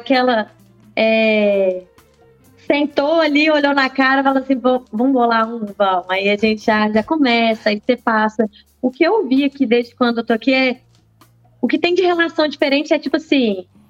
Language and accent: Portuguese; Belo Horizonte, Minas Gerais, Brazil; now in Portugal; Eu sou de BH.